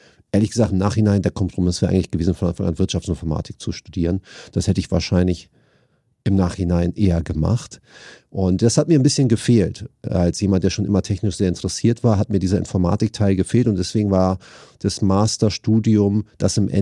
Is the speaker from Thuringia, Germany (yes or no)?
no; Hamburg, Germany; born there; Bin Familienvater, zwei Kinder, 4 und 6. Gebürtiger Hamburger, liebe Hamburg, Wahlhamburger und gebürtiger Hamburger zugleich.